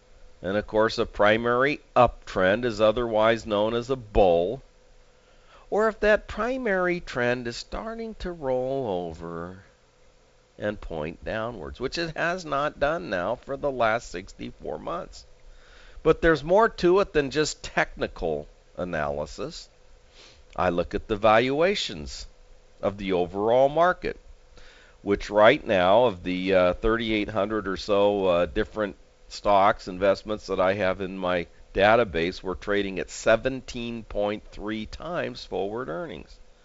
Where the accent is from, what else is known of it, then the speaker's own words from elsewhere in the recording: United States; I'm an American and I am worried about my country